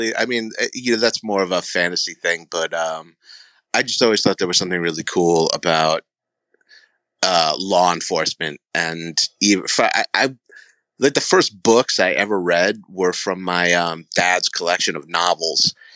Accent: Huntington, New York, United States; born there; now in Delray Beach, United States; I was born in Huntington, New York.

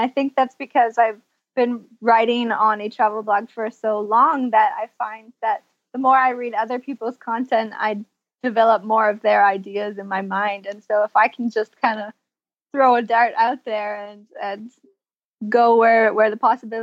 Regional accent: Toronto, Ontario, Canada; I am from Toronto, Canada, originally, or from a small town just outside of Toronto.

